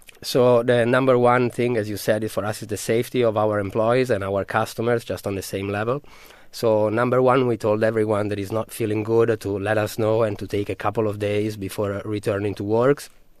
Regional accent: Milan, Lombardy, Italy; I'm from Milan, where the situation is pretty bad, I would say, right now, if not the worst in the Western world.

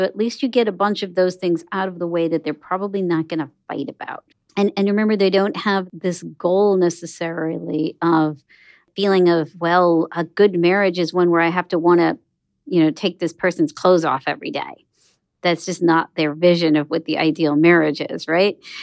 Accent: India; And I, you know, as an Indian, I grew up with tea that had sugar.

